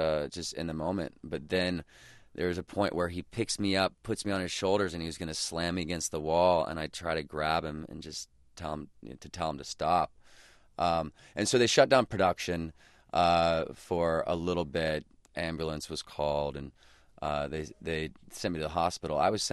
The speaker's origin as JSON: {"language": "English", "region": "Idaho", "country": "United States", "tie": "born or raised there", "said": "throughout my entire life growing up in Idaho, we would go to his congregation every week, and he would preach."}